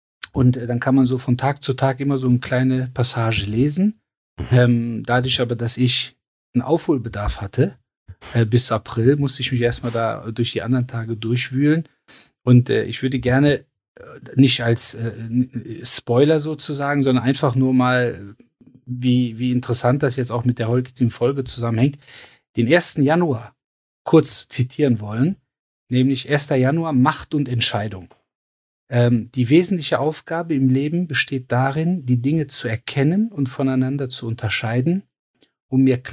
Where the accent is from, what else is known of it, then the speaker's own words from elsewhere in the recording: Cologne, North Rhine-Westphalia, Germany; ich komme aus Köln.